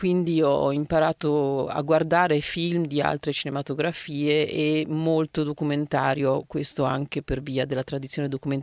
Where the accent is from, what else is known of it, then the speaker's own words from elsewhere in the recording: Milan, Lombardy, Italy; essendo io cresciuta, vissuta a Milano